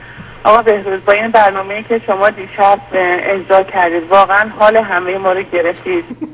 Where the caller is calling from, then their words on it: Karaj, Alborz, Iran; از کرجم زنگ.